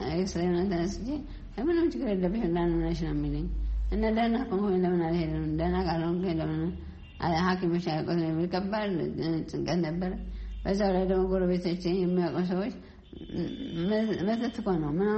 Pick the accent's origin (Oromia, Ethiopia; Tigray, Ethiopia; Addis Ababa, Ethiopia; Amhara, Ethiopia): Tigray, Ethiopia; የተወለድኩ ትግራይ ነው ትግራይ ዘመሰ አካባቢ ጉረማላውራ ነው እና ያደጉትም ከወንድሜ ጋራ ደብረ ብርሃን መቀሌ